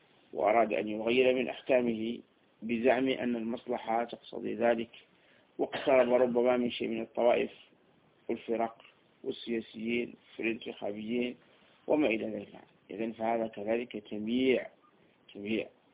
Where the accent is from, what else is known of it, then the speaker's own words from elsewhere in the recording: Algeria; الرقعة الجغرافية التي نحن في فوقها الجزائر